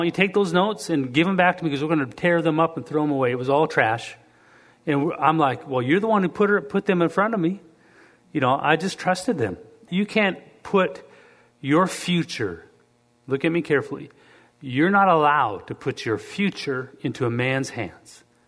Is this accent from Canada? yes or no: yes; Canada; maybe I'm Canadian, but not all Canadians are like me.